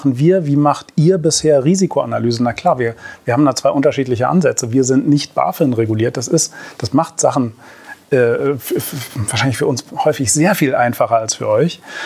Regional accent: Berlin, Germany; born there; Ich bin zwar gebürtiger Berliner

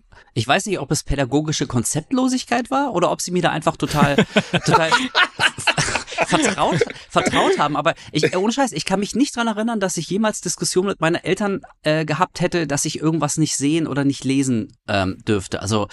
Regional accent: Münster, North Rhine-Westphalia, Germany; damals in Münster zum Beispiel, wo ich geboren bin und die ersten Jahre meines Lebens gelebt habe

